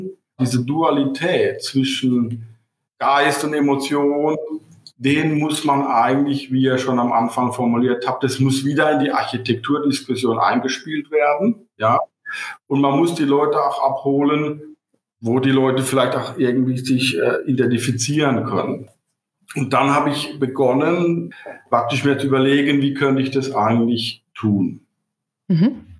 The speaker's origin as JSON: {"language": "German", "region": "Rhineland-Palatinate", "country": "Germany", "said": "Und ich führe jetzt seit 2006 diesen Standort in Köln. Bin ein Pfälzer, bin kein Kölsch-Jung, ja, und bin ja in der Nähe geboren worden"}